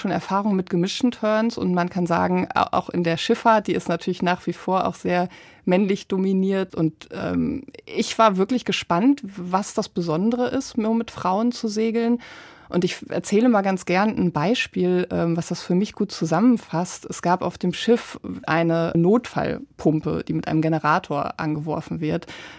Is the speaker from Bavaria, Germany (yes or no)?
no; North Rhine-Westphalia, Germany; Ich bin in NRW aufgewachsen, weit weg vom Meer